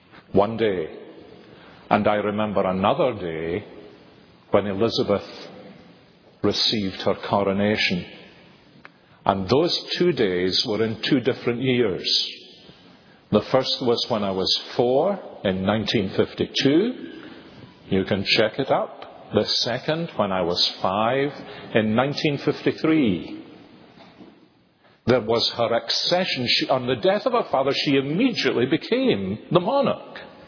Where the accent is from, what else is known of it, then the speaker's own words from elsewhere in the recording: Scotland, United Kingdom; Now, of course, we're Scottish